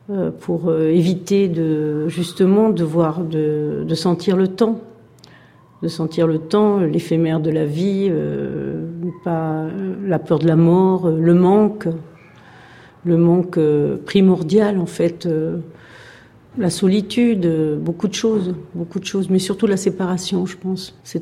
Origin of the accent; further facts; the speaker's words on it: Toulouse, Occitanie, France; born there; Je suis née en 1951 à Toulouse, dans la Haute-Garonne.